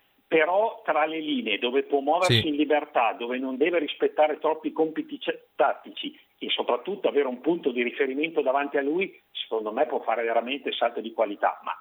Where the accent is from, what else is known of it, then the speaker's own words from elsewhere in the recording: Mozzano, Tuscany, Italy; noi siamo di Mozzano tutte e due